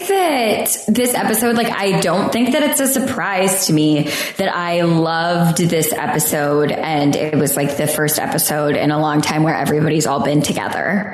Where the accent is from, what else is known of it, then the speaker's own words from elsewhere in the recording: Michigan, United States; but I grew up in Michigan, and in my backyard there, we have a gigantic hill that leads down to a lake.